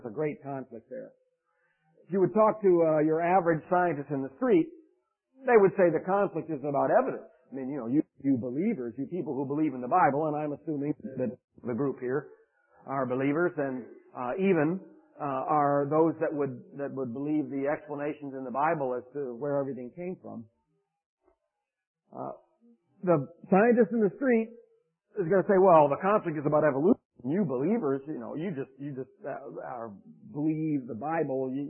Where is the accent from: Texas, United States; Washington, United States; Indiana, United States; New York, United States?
Indiana, United States; I'm from Northern Indiana, and I'm a Hoosier. I'm a Northerner. I'm a Yankee. I've lived up there for a long time.